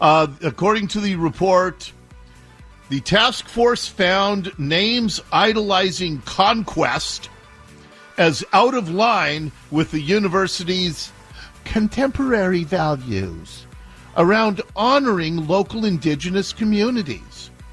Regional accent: Seattle, Washington, United States; they're also Scandahoovian, as we called ourselves growing up in Ballard. Yeah, in Ballard, my mom would drive down to Shulshul

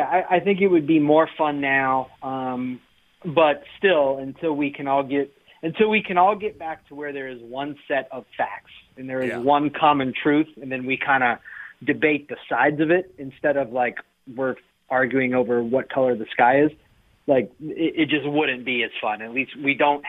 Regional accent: Tallmadge, Ohio, United States; Like, because I have some really sophomoric text chains, like, with my buddies I grew up with in Talmadge

